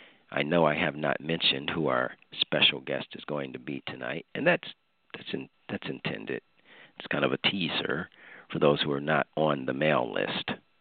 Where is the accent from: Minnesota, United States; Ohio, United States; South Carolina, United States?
Ohio, United States; Cleveland; And so from California to Maine, from the Great Lakes, my hometown, Cleveland, down to the Big Star State of Texas, and everything in between.